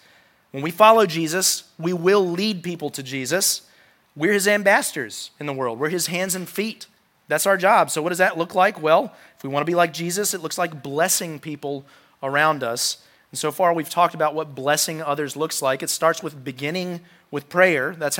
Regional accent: Roanoke, Virginia, United States; because I grew up in Roanoke and there were not that many good restaurants.

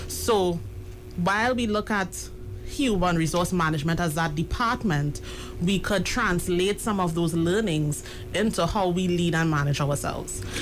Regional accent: San Fernando, Trinidad & Tobago; I am from South. San Fernando, born and bred.

